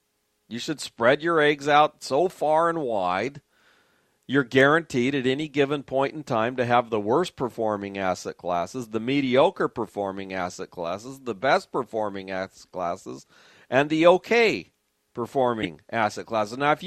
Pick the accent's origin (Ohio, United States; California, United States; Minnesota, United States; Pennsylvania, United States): California, United States; San Diego; I grew up near SeaWorld in San Diego.